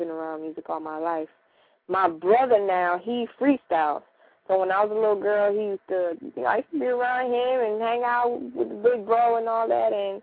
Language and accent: English; Miami, Florida, United States; you know, I'm from Miami, Florida, and the county here is Dade County.